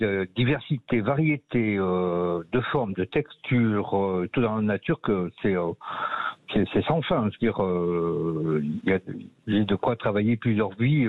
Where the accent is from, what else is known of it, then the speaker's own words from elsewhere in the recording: Limoges, Nouvelle-Aquitaine, France; je suis revenu sur Limoges, je suis originaire de Limoges.